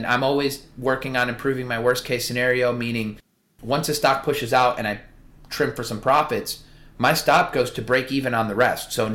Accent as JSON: {"language": "English", "region": "Illinois", "country": "United States", "said": "I go to prison in Nebraska, even though I'm from Illinois."}